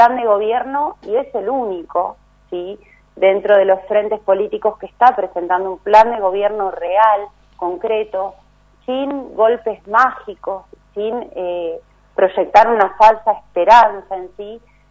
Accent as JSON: {"language": "Spanish", "town": "Ushuaia", "region": "Tierra del Fuego", "country": "Argentina", "tie": "born there", "said": "Yo soy nacida en esta ciudad, en Ushuaia, en esta provincia"}